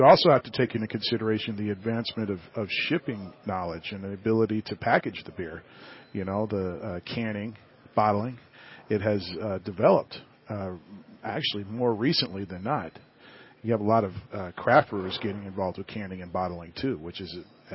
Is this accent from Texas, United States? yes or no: no; Tampa, Florida, United States; Well, actually, I grew up here in Tampa.